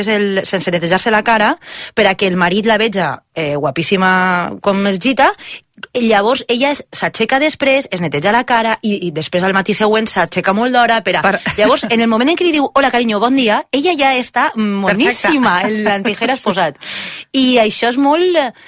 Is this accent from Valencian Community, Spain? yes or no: yes; Valencian Community, Spain; És evident que tinc un accent diferent, que... No ho sé, per què quan venim aquí, quan a més a Catalunya no hi ha mai problema en que tu parles en català, no és com a València